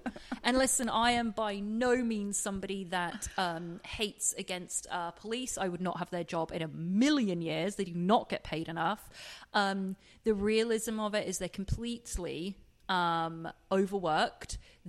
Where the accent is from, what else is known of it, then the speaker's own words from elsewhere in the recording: England, United Kingdom; Four, I'm English.